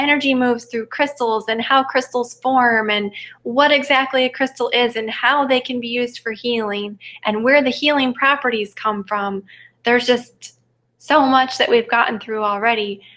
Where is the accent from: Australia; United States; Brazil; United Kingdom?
United States; Midwest; I'm from the Midwest. I love the Midwest.